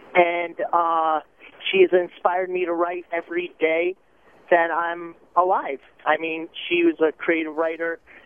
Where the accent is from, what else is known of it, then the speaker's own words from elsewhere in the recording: New London, Connecticut, United States; I'm from New London, Connecticut